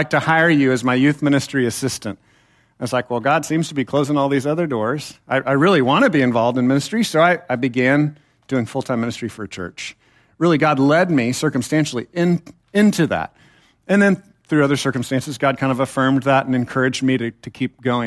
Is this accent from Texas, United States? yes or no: yes; Temple, Texas, United States; But I was taught in the church that I was raised in Temple, Texas, not too far from here, kind of a dangerous place, be careful, but it's not too far away.